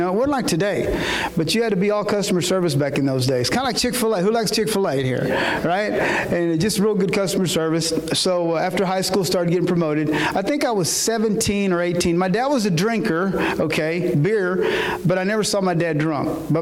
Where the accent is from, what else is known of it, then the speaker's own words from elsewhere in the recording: Vernon, Texas, United States; So I'm originally from Vernon, Texas, born and raised, and I'm a redneck Mexican.